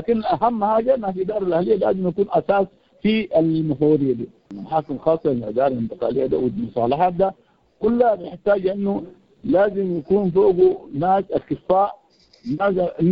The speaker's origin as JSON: {"language": "Arabic", "region": "Darfur", "country": "Sudan", "said": "انا من دارفور طبعا"}